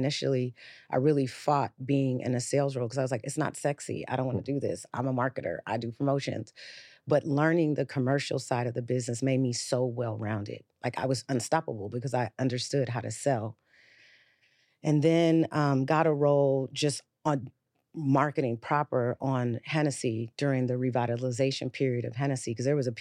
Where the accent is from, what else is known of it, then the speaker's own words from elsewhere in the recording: San Francisco, California, United States; also born or lived in New York; I was born in New York. Okay. I was raised in the Bay Area. There we go. I really like to say I grew up in San Francisco. I got my muscle from Oakland.